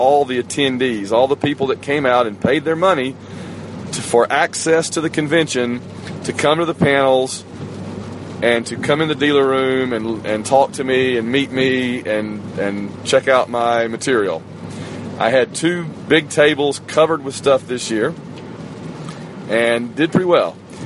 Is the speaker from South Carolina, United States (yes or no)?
no; Sylacauga, Alabama, United States; heading out towards my hometown of Sylacauga, Alabama.